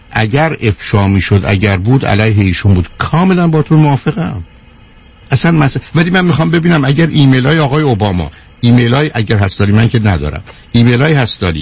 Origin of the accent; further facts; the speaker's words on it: Iran; moved away as an adult; بسیاری از ما تو زندگیمون وقتی که 20 سالمون بود 18 سالمون بود از ایران اومدیم بیرون، وقتی اومدیم بیرون اومدیم 5 سال 7 سال امریکا بودیم، برگشتیم ایران